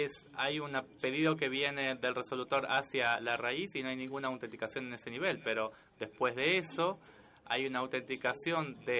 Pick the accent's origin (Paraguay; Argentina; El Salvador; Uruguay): El Salvador; de El Salvador. Estamos pensando en eso.